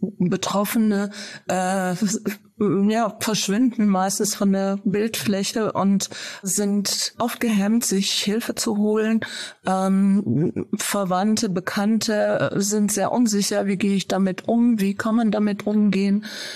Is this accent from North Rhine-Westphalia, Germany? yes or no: yes; Mülheim an der Ruhr, North Rhine-Westphalia, Germany; now in Fulda, Germany; Ja, das ist mein Geburtsort. Mülheim an der Ruhr.